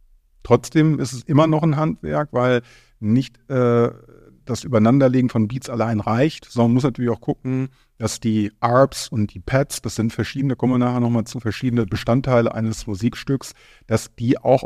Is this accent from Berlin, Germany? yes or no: no; North Rhine-Westphalia, Germany; ich komme ja aus Münsterland ursprünglich.